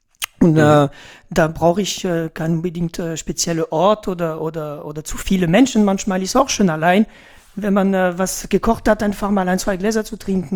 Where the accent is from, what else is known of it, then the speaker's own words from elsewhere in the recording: France; now in Germany; Nee, also Franzose bin ich so oder so.